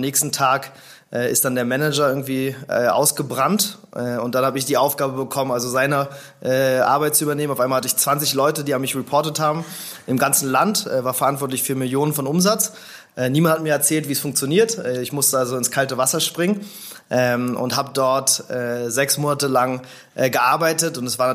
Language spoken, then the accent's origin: German; Berlin, Germany; born or raised there